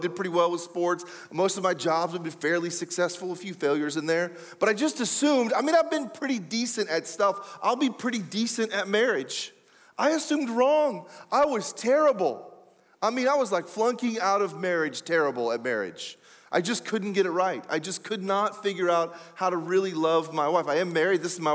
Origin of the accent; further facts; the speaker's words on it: Ohio, United States; Now, I grew up in Ohio, actually, so this is very, I feel like coming home when I'm back in the Midwest.